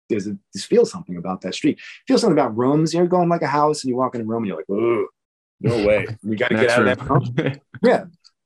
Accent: New York City, New York, United States; I'm so lucky I grew up in New York City

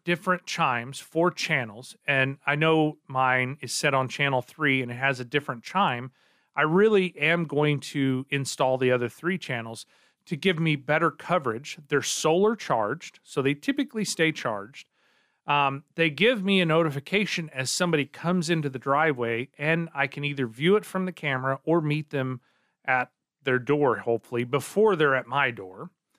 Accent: Joplin, Missouri, United States; So I'm originally from the Joplin area. So that was a little bit of a culture shock for me in both directions.

